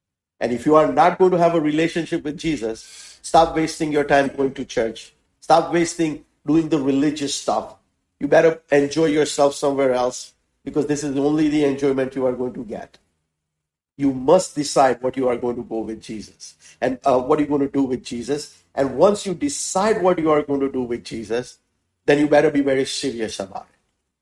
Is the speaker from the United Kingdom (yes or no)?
no; India; English is a second language; now in United States; we are immigrant in this country, in America. We came from India